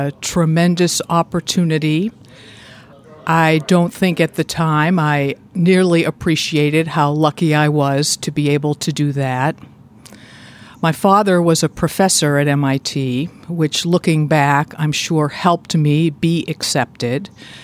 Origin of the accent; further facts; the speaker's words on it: Boston, Massachusetts, United States; I was born in Boston, Massachusetts. Both of my parents are from the Midwest, Dayton and Evansville, but they both went east to college and stayed, and I grew up in the Boston area.